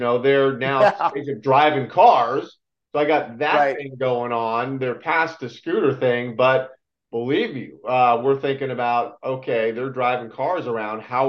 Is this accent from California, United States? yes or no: yes; San Diego, California, United States; my hometown